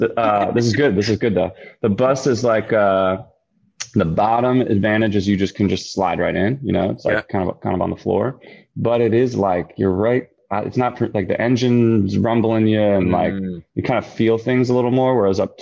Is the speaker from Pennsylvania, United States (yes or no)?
yes; Philadelphia, Pennsylvania, United States; I'm from Philly too, you know, and a couple of people, or Sam from the band as well, is from Philly.